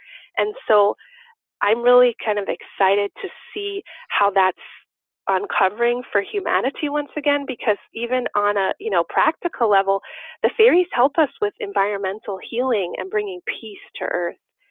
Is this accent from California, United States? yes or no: no; New York City, New York, United States; moved away; I grew up in New York City, but when I moved out to the Pacific Northwest, there's a lot of old growth forests here